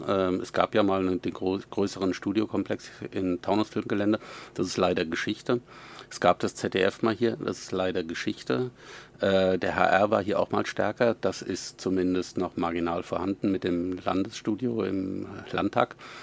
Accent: Oberursel, Hesse, Germany; now in Wiesbaden, Germany; gekommen nach Georgenborn. Meine Eltern sind hier hingezogen. Der Vater war hier tätig und wir mussten mitkommen. Aber geboren, aufgewachsen bin ich in Oberursel. Das ist nicht allzu weit weg, aber doch nicht Wiesbaden.

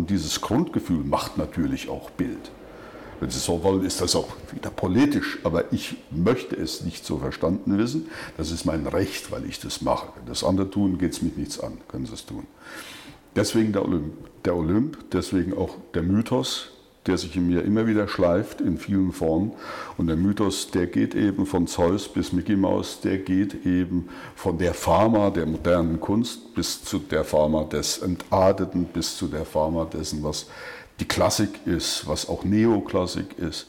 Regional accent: East Germany, Germany; Und da muss ich ja wieder sagen, ich komme ja aus dem Osten. Und ich bin ja sozialisiert worden in krümlichen Verhältnissen

